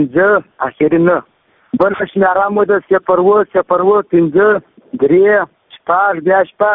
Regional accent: Farah, Afghanistan; زه د فراه د ولایت یم د فراه د ولسوالۍ یم د پیو د کلي یم

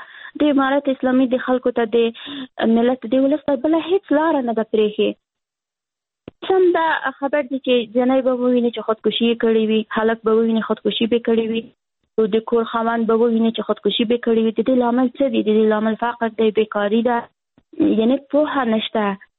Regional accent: Afghanistan; زه افغان یم، مسلمان یم

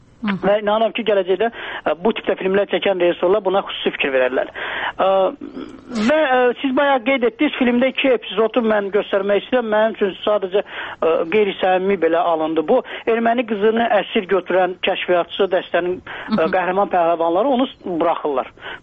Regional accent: Lankaran, Lankaran District, Azerbaijan; Elə Rızanın özü Naxçıvanlıdır, ya mən Lənkəranlıyam, ya Qubalı var.

